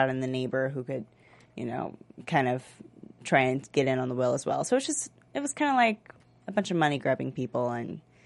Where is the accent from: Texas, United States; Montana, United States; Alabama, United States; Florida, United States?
Texas, United States; Not all Texans are money grabbers. P.S. I'm a Texan.